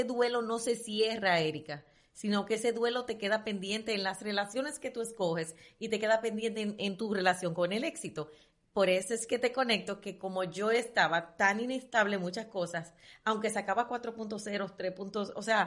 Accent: Dominican Republic; Ah, sí, somos los dominicanos. ¿Viste? Dominicanos.

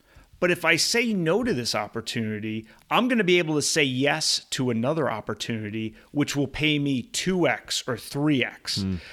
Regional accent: East Coast, United States; now in California, United States; So I grew up on the East Coast. And until my honeymoon 3 years ago, I had never been to Hawaii. And now that I live in California, Hawaii is very accessible.

